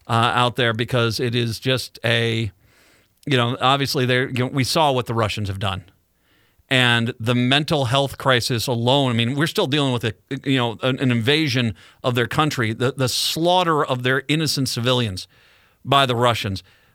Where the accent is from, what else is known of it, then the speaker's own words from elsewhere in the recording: Wickford, Rhode Island, United States; also born or lived in Minneapolis; I was born here in Minneapolis, St. Paul, Minnesota proud. At a very young age, I moved to Rhode Island. Hey, small state, love your seafood. Lived out there in the town of Wickford, Rhode Island.